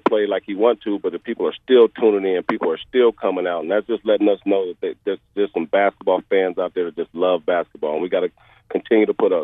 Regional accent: Indiana, United States; Like I mentioned, I'm from Indiana, so I'm very humble.

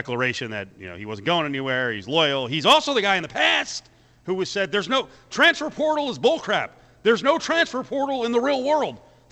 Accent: New Jersey, United States; He's got a transfer from my home state, New Jersey.

